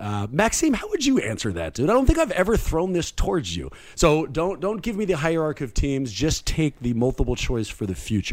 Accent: California, United States; So, like, I'm a recovering Raider fan, man. I'm from the East Bay. I had Raider season tickets.

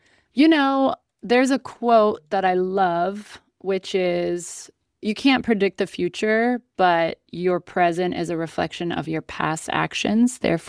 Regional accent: Midwest, United States; now in Los Angeles, United States; I mean, listen, I didn't realize how Midwest I am until I meet other people f

